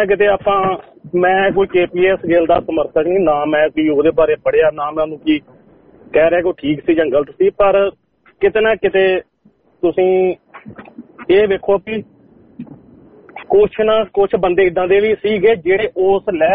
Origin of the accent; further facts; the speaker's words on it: Punjab, India; ਮੇਰਾ ਪਿੰਡ ਹੈਗਾ ਡਿਸਟ੍ਰਿਕਟ ਅੰਮ੍ਰਿਤਸਰ ਦੇ ਵਿੱਚ